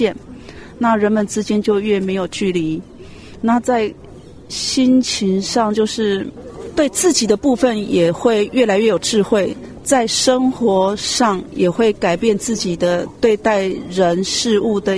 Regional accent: Taiwan; 我来自台湾，

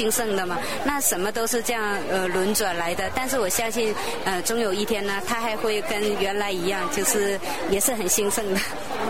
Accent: China; 是从中国。

